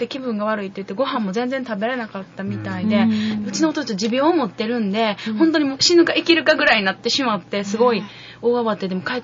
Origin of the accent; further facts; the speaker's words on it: Kyoto, Japan; もう、生まれも育ちも錦なんで、